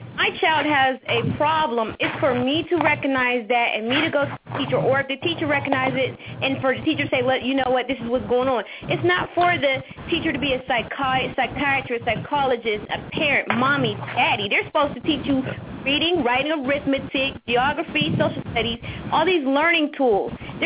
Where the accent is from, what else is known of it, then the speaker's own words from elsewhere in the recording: Youngstown, Ohio, United States; I grew up in Westlake Housing Projects, which is one of the worst projects in Youngstown, Ohio, as when I was coming up.